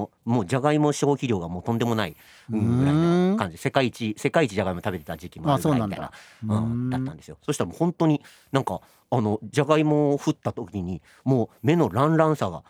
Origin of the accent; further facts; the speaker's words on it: Tokyo, Japan; いや東京ですけどって言ったら東京からこのソロモン諸島を知って知って来てくれたなんてありがとうみたいな